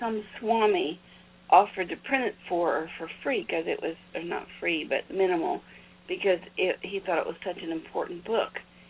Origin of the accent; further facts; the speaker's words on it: Appalachia, United States; I was born down here in Appalachia and raised here and no electricity and lived in a corn crib